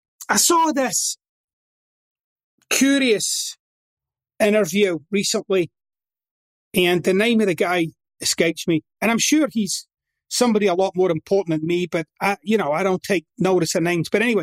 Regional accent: Glasgow, Scotland, United Kingdom; I'm from Scotland, which is the part of the UK where it's generally recognized that swearing is a little more pervasive, right? And in Scotland, I'm from like my city's like the headquarters of swearing and cursing, right? Glasgow. And not only am I from Glasgow

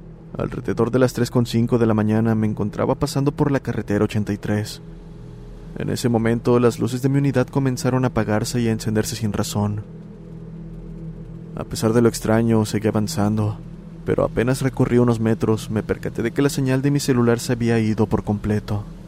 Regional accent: Nuevo Laredo, Tamaulipas, Mexico; soy de Nuevo Laredo, Tamaulipas

